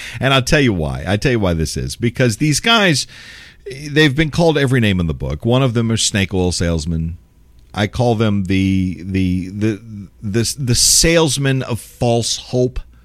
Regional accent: San Antonio, Texas, United States; Robert Hagee out of my hometown, out of San Antonio, unfortunately.

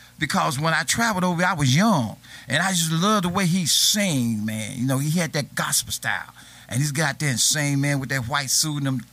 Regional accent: Memphis, Tennessee, United States; also born or lived in Helena, Arkansas; But I was born here in Memphis, man. I raised here in Memphis. But now I stayed in Arkansas when I was a young boy.

